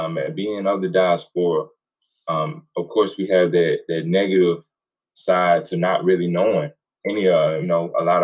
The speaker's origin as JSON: {"language": "English", "country": "United States", "tie": "born or raised there", "said": "Growing up in America, honestly, let's just be honest. This is a Western culture."}